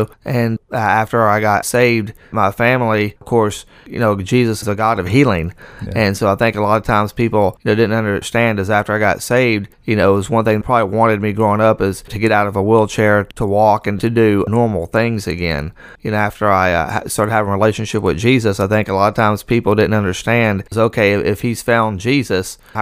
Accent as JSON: {"language": "English", "town": "Port Arthur", "region": "Texas", "country": "United States", "tie": "born there", "lives_now": "Lake Charles, United States", "said": "I was born in Port Arthur, Texas, and I've been here in Lake Charles for about 10 years now."}